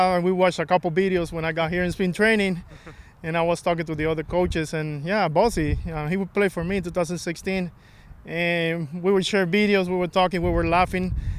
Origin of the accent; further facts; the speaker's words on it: Panama; I think the more important thing is that I'm from Panama and I'm a twin.